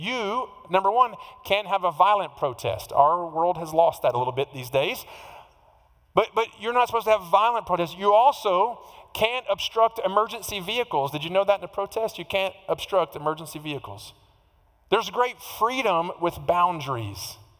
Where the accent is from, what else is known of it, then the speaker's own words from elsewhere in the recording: Houston, Texas, United States; And imagine if I grew up here in the Houston area and spent most of my early life on the north side of town.